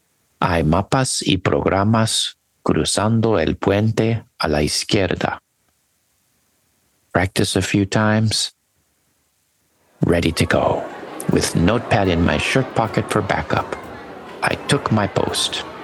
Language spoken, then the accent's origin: English; San Diego, California, United States; I worked at the front gate of SeaWorld, a marine park in my hometown of San Diego.